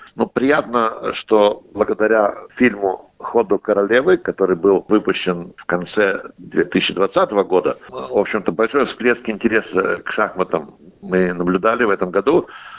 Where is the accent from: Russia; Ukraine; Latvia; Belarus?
Latvia; Riga; в моем родном городе Риге, Латвии.